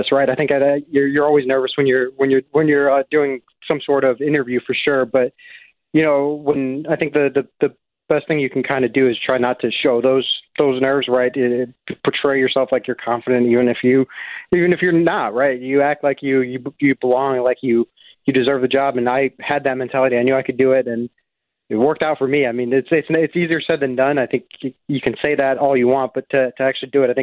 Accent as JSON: {"language": "English", "town": "Cicero", "region": "Illinois", "country": "United States", "tie": "born or raised there", "said": "Yeah, so I grew up in Cicero"}